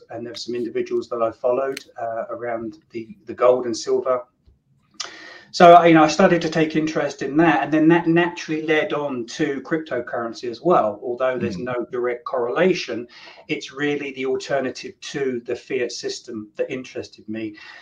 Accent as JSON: {"language": "English", "region": "England", "country": "United Kingdom", "said": "I'm from England"}